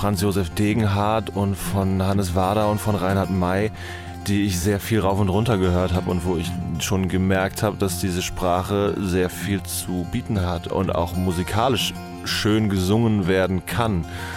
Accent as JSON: {"language": "German", "country": "Germany", "tie": "born or raised there", "said": "In Deutschland waren die Leute in der Zeit, wo ich aufgewachsen bin, meistens Rollen."}